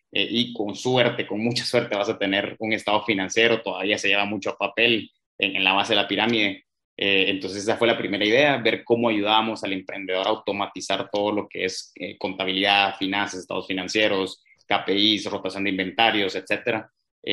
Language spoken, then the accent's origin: Spanish; Guatemala; born there; Guatemalteco, sí. Pues he estado un poquito en todos lados. He vivido más o menos en 3-4 países, pero sí, nací en Guatemala.